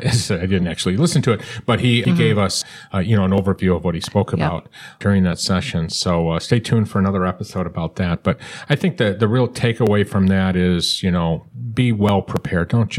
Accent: New York, United States; Because we're from Western New York, we call it CASA. We have to pronounce that A.

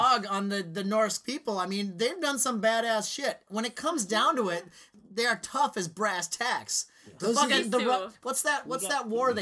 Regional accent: Minnesota, United States; As a Minnesotan, I then look at the ground, right?

